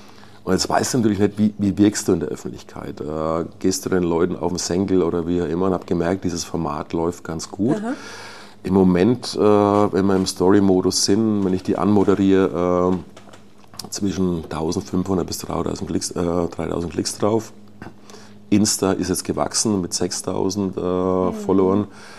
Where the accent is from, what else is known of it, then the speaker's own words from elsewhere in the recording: Bavaria, Germany; Ich bin Franke